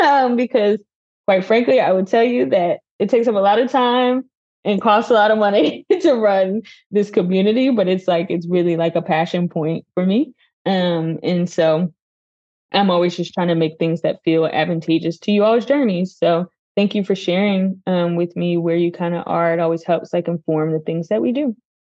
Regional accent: Philadelphia, Pennsylvania, United States; I'm from Philly, you know, and just thought I could do it, right?

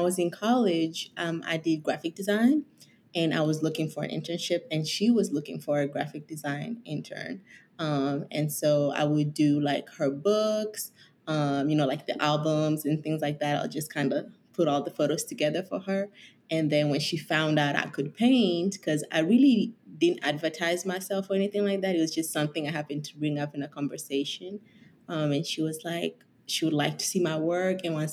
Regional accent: Kenya; now in United States; When my family moved to the States, I'm originally from Kenya.

